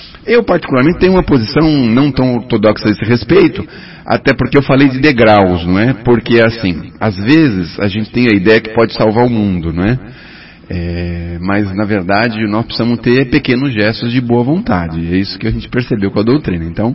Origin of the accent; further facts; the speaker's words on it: São Paulo, Brazil; eu sou do centro de São Paulo, sou um peregrino, como é que se fala assim, aquelas pessoas que andam, né, pelo centro, ando muito pelo centro